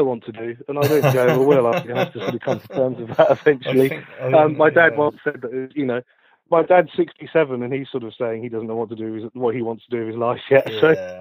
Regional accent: East of England, United Kingdom; I'm actually a Suffolk boy. And if anyone asks, I say I'm from Suffolk, but I've been adopted by Essex because of my new wife Zoe

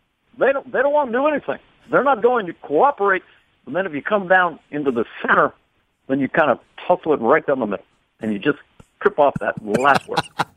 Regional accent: San Carlos, California, United States; I would shoplift these drumsticks in my hometown, Laurel Avenue in San Carlos, California.

